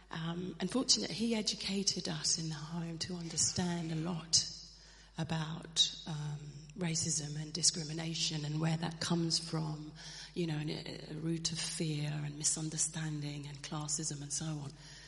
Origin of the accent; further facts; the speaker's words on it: London, United Kingdom; Oh, definitely, definitely. Where we lived was a very large ethnic minority area.